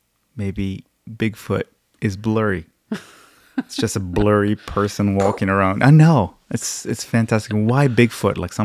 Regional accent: Casablanca, Casablanca-Settat, Morocco; English is a second language; I grew up in Casablanca. Casablanca is a multi-million inhabitant.

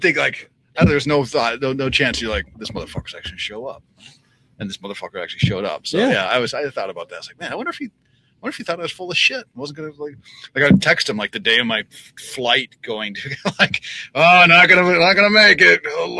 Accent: Midwest, United States; like I'm from Midwest

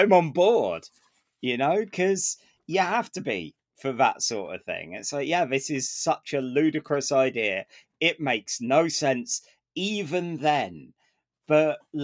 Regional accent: England, United Kingdom; mate, I'm English and I wouldn't.

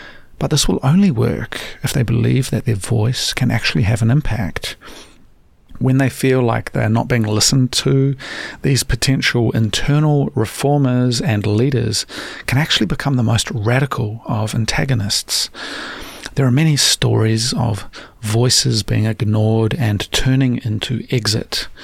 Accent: New Zealand; the brain drain from my home country of New Zealand, where talented people are leaving

